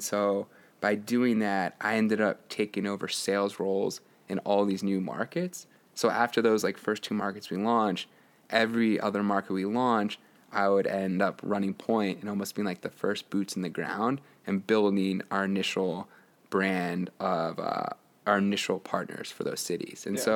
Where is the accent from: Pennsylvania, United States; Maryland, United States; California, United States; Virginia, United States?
Maryland, United States; Bethesda; I mean, I grew up in Bethesda. We're next to 10 different schools